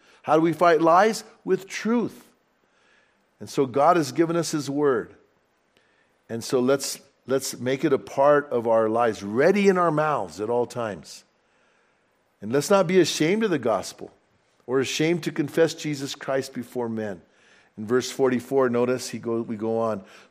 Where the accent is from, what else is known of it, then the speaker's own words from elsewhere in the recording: Bernalillo, New Mexico, United States; I grew up afraid of hippies, and I didn't like hippies growing up, because when I grew up in Bernalillo, there was a big hippie colony up from Bernalillo in Placitas